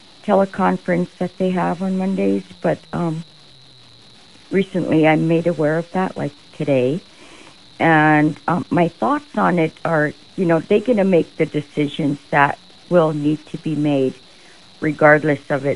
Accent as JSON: {"language": "English", "town": "Bethel", "region": "Alaska", "country": "United States", "tie": "born or raised there", "said": "Born and raised in Bethel, Alaska."}